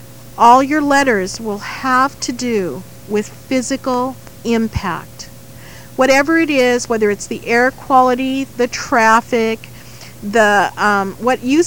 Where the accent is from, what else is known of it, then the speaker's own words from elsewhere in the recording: Santa Barbara, California, United States; I was raised in Santa Barbara, which is also a tourist town, and they've gone through great changes.